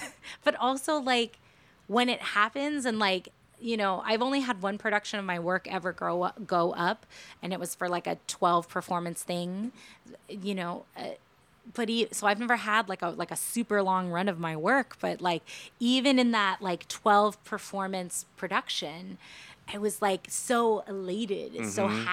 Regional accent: Los Angeles, California, United States; I'm from Los Angeles, Pasadena area

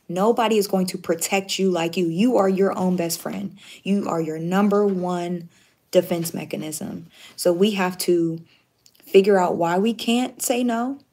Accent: California, United States; I'm in California, my home state.

